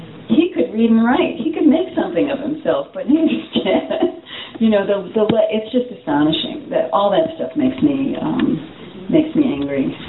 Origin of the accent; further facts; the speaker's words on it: New York, United States; I grew up in New York. I was the daughter of an immigrant and a first generation